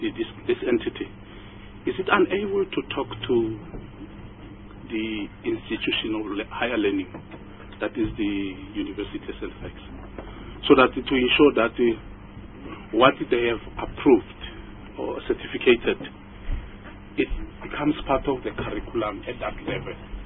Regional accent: South Africa; Now, I'm born in South Africa, I grew up in South Africa. I'm more than 40 years old

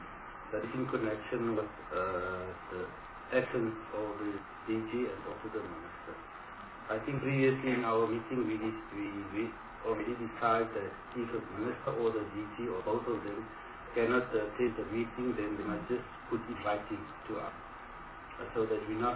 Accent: Western Cape, South Africa; I'm from the Western Cape.

